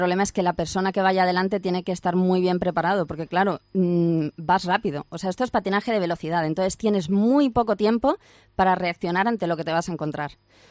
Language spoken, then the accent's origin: Spanish; Pensacola, Florida, United States; born there; Tengo nacionalidad española, pero nací en Florida, en Pensacola, porque mi padre estaba destinado allí.